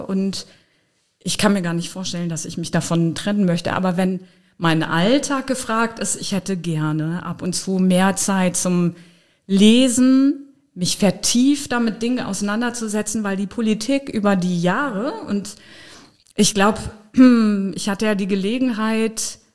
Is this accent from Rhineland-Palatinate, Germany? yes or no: yes; Trier, Rhineland-Palatinate, Germany; Meine Heimat ist Trier. Trier ist das Tor zum Westen.